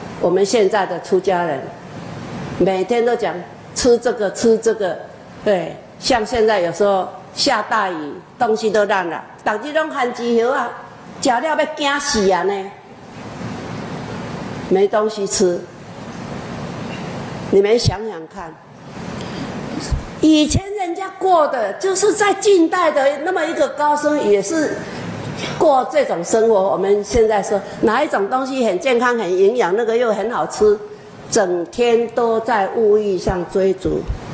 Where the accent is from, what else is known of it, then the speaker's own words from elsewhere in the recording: Chiayi, Chiayi City, Taiwan; 我说：“我是嘉义市。”